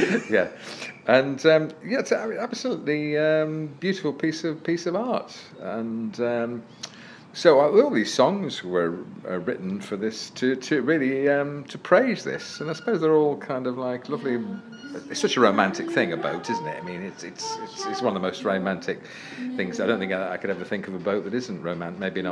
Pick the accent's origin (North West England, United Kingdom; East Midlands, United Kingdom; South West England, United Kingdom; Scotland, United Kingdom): East Midlands, United Kingdom; now in Yorkshire, United Kingdom; I live in Yorkshire now. I mean, okay. I was brought up in Leicestershire as a kid.